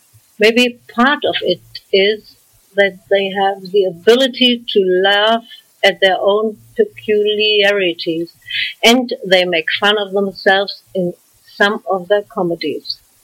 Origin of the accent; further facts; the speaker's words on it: Frankfurt, Hesse, Germany; accent: German; English is a second language; I am from Frankfurt, a Hessian town in Germany. I'm German, and I think I can't deny it because of my German accent. I was born and grew up in Frankfurt